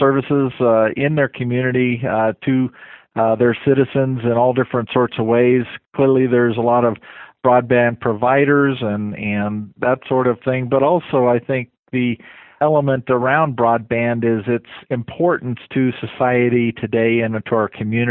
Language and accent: English; Fort Collins, Colorado, United States; Fort Collins is a wonderful community. I'm sure a lot of mayors would say that sort of thing. But it's my hometown. It's a town I grew up in.